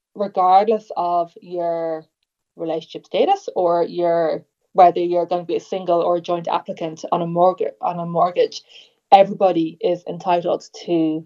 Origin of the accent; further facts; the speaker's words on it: Dublin, County Dublin, Ireland; You know, I'm from Dublin. I've lived here all my life. I've been living in Swords for the past 10 years.